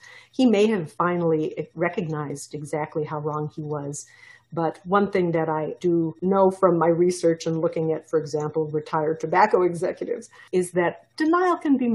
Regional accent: Minnesota, United States; the coal industry brought to my home state of Minnesota to testify

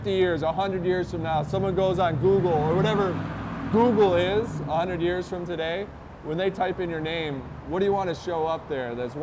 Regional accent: Detroit, Michigan, United States; I love it that you mentioned Henry Ford, because I'm from Detroit, so it's always nice to have someone from Detroit in there.

